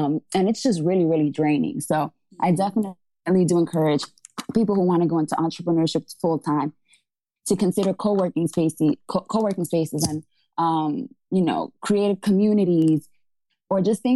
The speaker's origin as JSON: {"language": "English", "town": "Bronx", "region": "New York", "country": "United States", "tie": "born or raised there", "said": "I grew up in the South Bronx where, you know, a lot of the people that I grew up with were drug dealers, right?"}